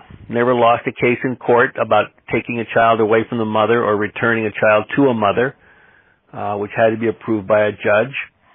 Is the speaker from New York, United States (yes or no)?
no; Woodbridge, Connecticut, United States; so I grew up in Woodbridge, Connecticut, yes.